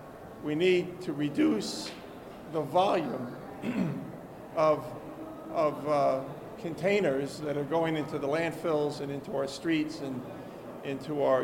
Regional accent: New York, United States; I come from Long Island. We have beaches covered with plastic and glass bottles.

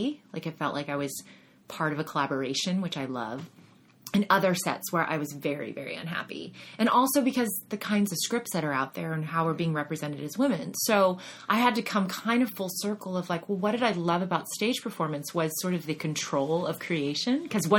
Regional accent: Austin, Texas, United States; now in Los Angeles, United States; I grew up in Austin, Texas.

